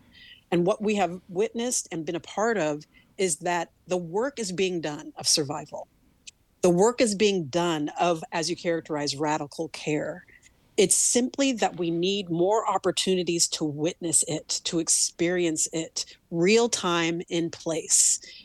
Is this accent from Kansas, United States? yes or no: yes; Kansas, United States; And I'm actually from Kansas. My people are from Mississippi and Kentucky.